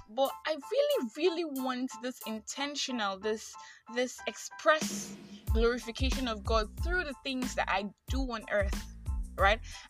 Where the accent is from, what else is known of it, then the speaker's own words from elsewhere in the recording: Nigeria; I am that Nigerian Christian alcoholic, and welcome to another episode.